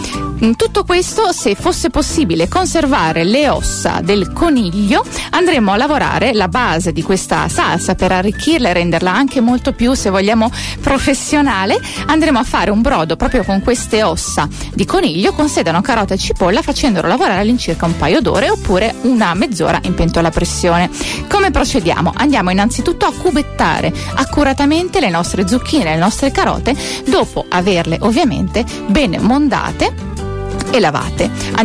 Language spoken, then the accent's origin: Italian; Emilia-Romagna, Italy; now in Latina, Italy; oggi siamo insieme per parlare di ricette, in questo caso della tradizione della mia terra. Oggi ho voluto portare un po' di Romagna, un po' del sole di Romagna anche qui in quel di Latina.